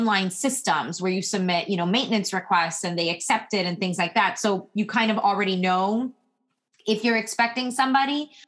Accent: Miami, Florida, United States; I'm from Miami. You know, I was born in the 80s. And so like, there was a lot of things happening in Miami in the 80s and the 90s

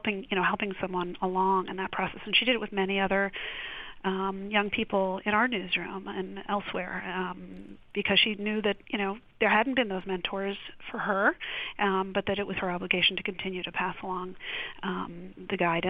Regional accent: Boston, Massachusetts, United States; I grew up in Boston myself. I went to school near Simmons

